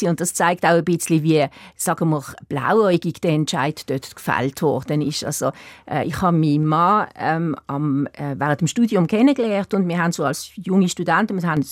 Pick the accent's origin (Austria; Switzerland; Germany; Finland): Switzerland; Eastern Switzerland; Ich komme aus der Ostschweiz ursprünglich, bin nicht sehr katholisch, aber katholisch gewesen.